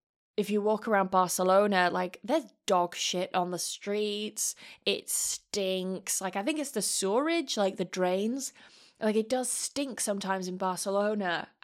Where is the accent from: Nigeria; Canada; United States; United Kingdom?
United Kingdom; England; That's because I grew up in England, of course. I'm gonna meet more assholes from England because I'm from there.